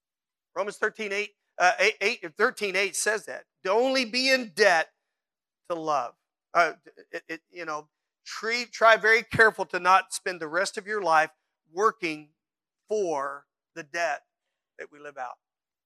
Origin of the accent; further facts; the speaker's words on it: United States; I'm an American too.